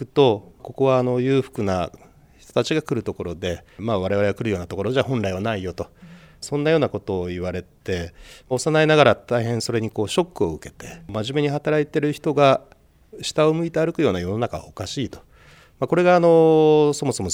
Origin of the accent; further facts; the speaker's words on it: Tokyo, Japan; 私の実家は東京の下町にありまして、両親は、布地の卸売の企業を営んでました。はい、あまり大きな会社ではなくて、裕福な家庭ではなかったわけです。